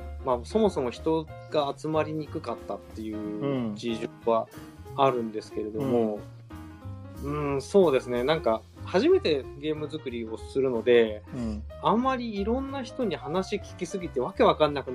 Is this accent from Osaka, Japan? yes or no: no; Hokkaido, Japan; っていうのは僕が北海道出身なんで、あの北海道出身だから北海道に行きたかったっていうの